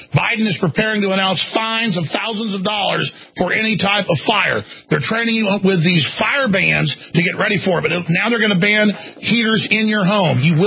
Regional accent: Dallas, Texas, United States; the great city where I was just yesterday with Stephen Crowder of Dallas, my hometown.

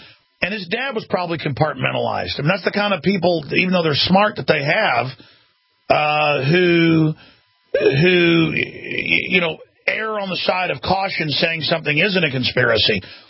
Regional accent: Dallas, Texas, United States; I mean, I grew up in Dallas, folks.

